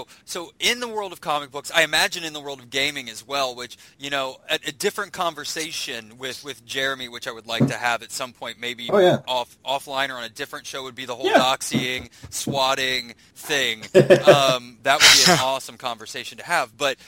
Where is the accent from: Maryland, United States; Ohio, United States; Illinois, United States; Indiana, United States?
Ohio, United States; Dayton; Well, there was EpicCon in my hometown of Dayton, Ohio.